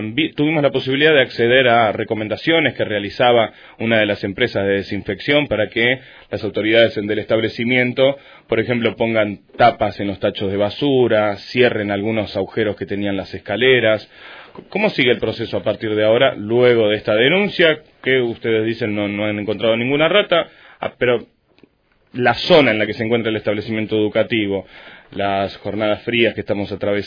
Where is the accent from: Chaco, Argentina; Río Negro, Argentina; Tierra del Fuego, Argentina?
Tierra del Fuego, Argentina; Río Grande; born there; todos aquellos que somos nacidos en Río Grande o que residimos desde hace mucho tiempo aquí